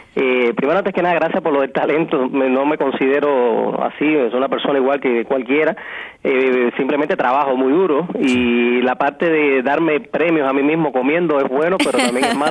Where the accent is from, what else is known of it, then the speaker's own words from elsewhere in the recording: Cuba; moved away; also born or lived in Spain / Miami, United States; después que salí de Cuba, empecé en España, estuve casi 10 años allá. Regresé a lo que es América, a Estados Unidos, a Florida, Miami. Estuve por 2 años